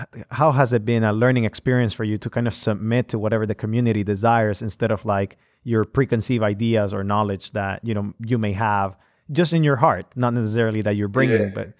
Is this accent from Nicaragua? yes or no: yes; Nicaragua; You know, I myself, I'm from another country. I'm not from the United States. And I do remember missionaries coming into my country, into Nicaragua.